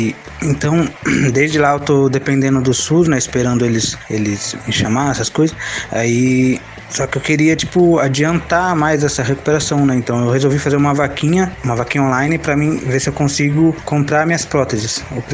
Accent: Atibaia, São Paulo, Brazil; tenho 32 anos, sou da cidade de Atibaia, São Paulo.

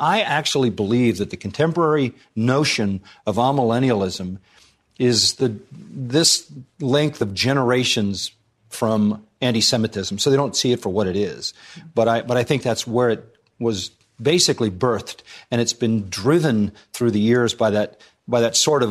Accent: Scotland, United Kingdom; if I have one regret, it's that I'm Scottish and I don't have any Jewish blood

